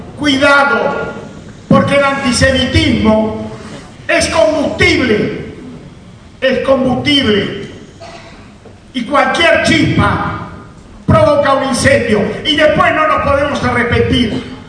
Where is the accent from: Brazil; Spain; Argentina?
Argentina; somos argentinos, argentinos por nacimiento, por sentimiento y por convicción, y somos argentinos no solo por nuestro origen, somos judíos porque lo sentimos así